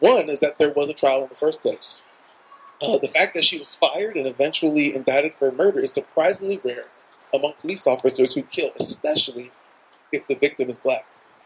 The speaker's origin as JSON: {"language": "English", "town": "Jacksonville", "region": "Arkansas", "country": "United States", "tie": "born or raised there", "said": "which is about 35 minutes away from where I grew up in Jacksonville, Arkansas."}